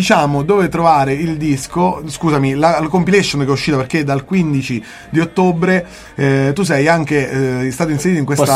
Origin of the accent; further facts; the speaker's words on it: Campania, Italy; un artista della mia terra, quindi campano.